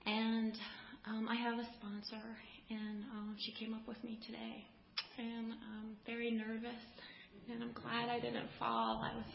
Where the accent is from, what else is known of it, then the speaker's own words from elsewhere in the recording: Fredericksburg, Virginia, United States; when we went back home to, I grew up in Fredericksburg, did not stick.